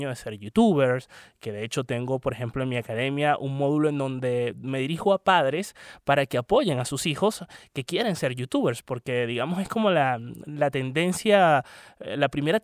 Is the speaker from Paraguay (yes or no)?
no; Puerto La Cruz, Anzoátegui, Venezuela; vivió en mi ciudad natal durante muchísimo tiempo, en Puerto La Cruz, en Venezuela.